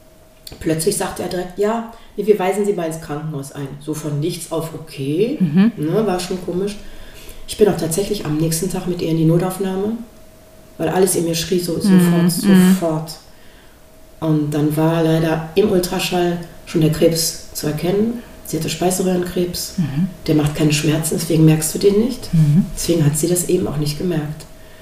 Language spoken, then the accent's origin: German; Essen, North Rhine-Westphalia, Germany; now in Solingen, Germany; in Essen geboren, deswegen Essen, meine Heimatstadt hier. Ich wohne in Solingen